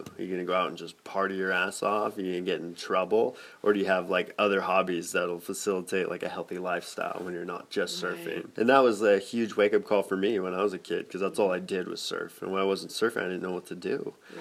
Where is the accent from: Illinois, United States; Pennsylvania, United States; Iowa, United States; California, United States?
California, United States; Half Moon Bay; Born and raised in Half Moon Bay, it's a great place to grow up, especially if you're a surfer.